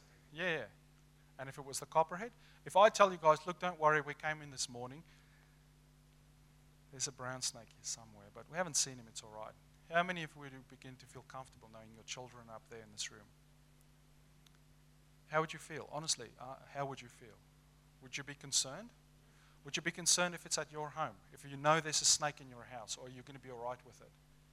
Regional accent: South Africa; I'm from South Africa. I grew up on a farm.

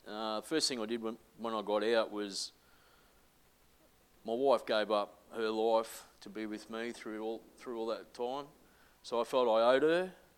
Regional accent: Brisbane, Queensland, Australia; born there; I was born in Brisbane, and I'd come from a home that was ripe of domestic violence

